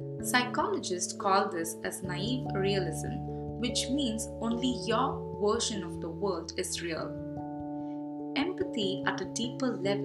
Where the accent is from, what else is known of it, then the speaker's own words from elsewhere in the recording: South India, India; English is a second language; If I think myself as a South Indian, I will be more inclined to my native language speaking people. If I think about myself as an Indian, I will be more inclined towards helping the suffering of Indian people.